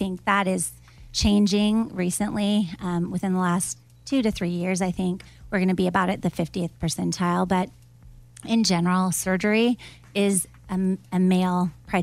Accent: Florida, United States; also born or lived in Illinois; I grew up in Florida.

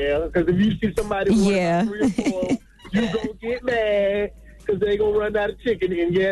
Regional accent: South Carolina, United States; You know, from the South, you know, all we know is fried chicken. I'm from South Carolina.

